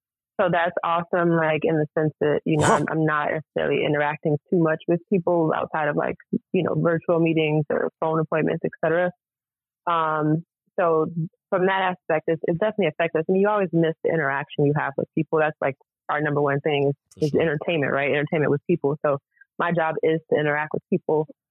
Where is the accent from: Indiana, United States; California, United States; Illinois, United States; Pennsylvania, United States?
Illinois, United States; Chicago; Who didn't growing up in Chicago, especially with the Bulls winning like 6 rings, right?